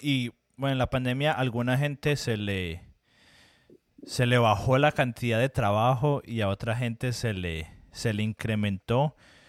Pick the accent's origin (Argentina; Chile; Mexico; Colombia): Colombia; soy hispano y soy colombiano